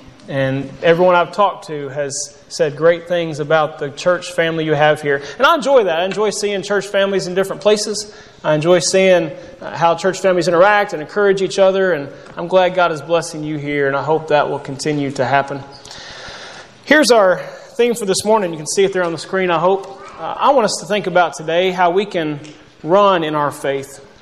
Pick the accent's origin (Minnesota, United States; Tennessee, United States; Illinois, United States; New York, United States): Tennessee, United States; Murfreesboro; now in Memphis, United States; I grew up here in Murfreesboro, but I've been in Memphis, Tennessee the last 12 years.